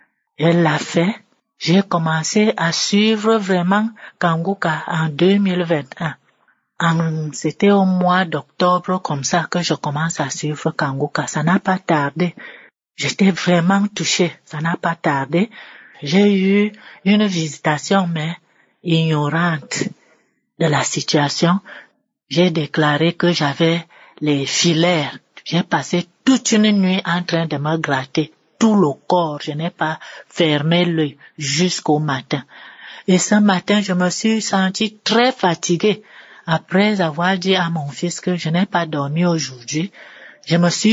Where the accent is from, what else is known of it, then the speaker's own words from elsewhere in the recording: Yaoundé, Centre, Cameroon; Je suis une Camerounaise vivant à Yaoundé.